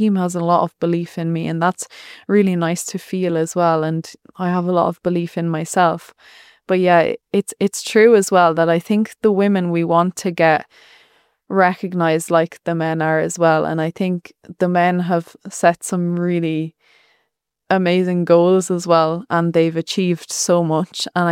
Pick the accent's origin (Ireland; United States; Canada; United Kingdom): Ireland; not to just think that, oh, we're Irish cyclists, we can only do this.